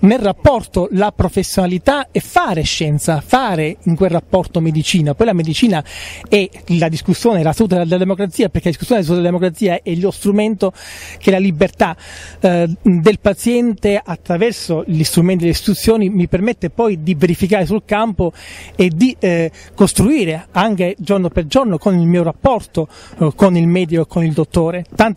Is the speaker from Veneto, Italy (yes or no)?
no; Calabria, Italy; io vengo dalla Calabria